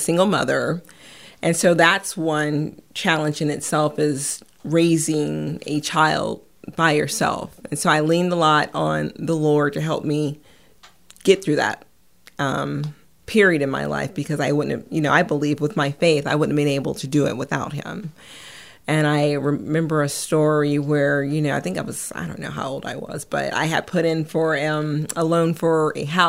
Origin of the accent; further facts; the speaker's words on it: California, United States; also born or lived in Washington, D.C. / Idaho; I grew up in California. Then I spent some time in D.C., and then I believe also in Idaho is some of the places that we went to.